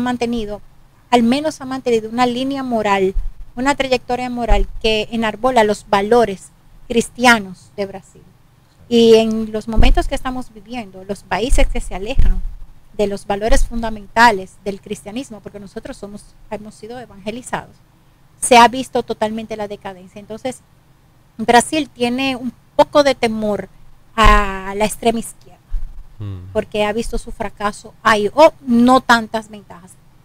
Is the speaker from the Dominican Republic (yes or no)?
yes; Dominican Republic; entonces ahí gritamos y voceamos como puro dominicano y no nos queda de otra